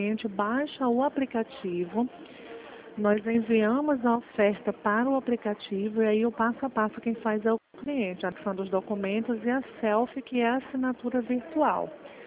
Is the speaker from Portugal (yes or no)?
no; João Pessoa, Paraíba, Brazil; Eu vim de João Pessoa, você conhece?